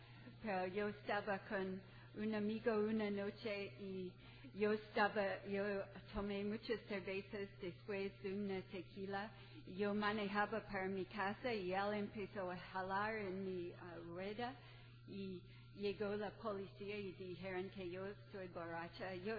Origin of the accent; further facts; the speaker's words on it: Toronto, Ontario, Canada; Spanish is a second language; also born or lived in Mexico; Y yo vengo de Toronto. Yo aprendí español en México.